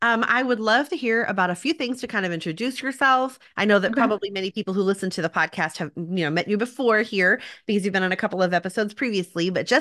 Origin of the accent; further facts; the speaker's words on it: Dallas, Texas, United States; Granted, I grew up in Dallas. And so, I mean, I was there whenever country was like hitting the mainstream.